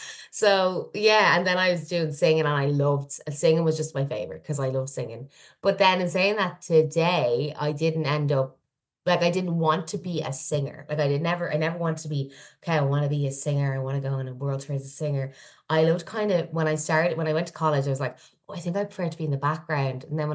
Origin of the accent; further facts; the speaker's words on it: Dublin, Leinster, Ireland; I'm from Dublin.